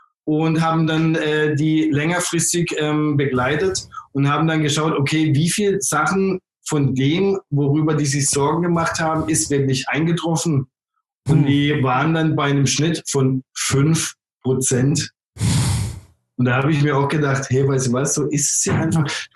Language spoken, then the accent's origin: German; Southern Germany, Germany